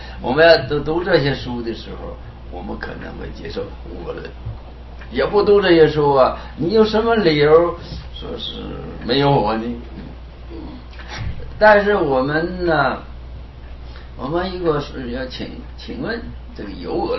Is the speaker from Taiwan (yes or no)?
no; China; 印度的外道曾经来到我们中国，但是被我们中国人呢把他反对他，他就又回去了